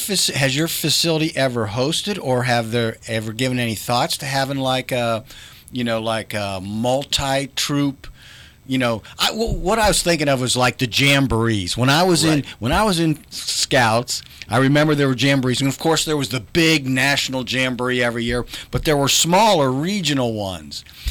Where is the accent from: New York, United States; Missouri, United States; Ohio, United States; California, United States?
Ohio, United States; Columbus; I'm a city boy. Okay. Born and raised in Columbus. Lived in Columbus for 40 years. Now, I've been out here in the country for the last 15.